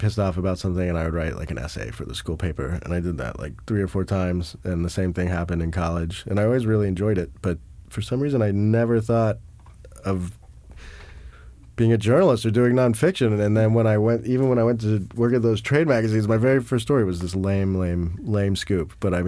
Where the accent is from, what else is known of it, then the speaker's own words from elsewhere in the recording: Johannesburg, Gauteng, South Africa; born there; I was born in Johannesburg.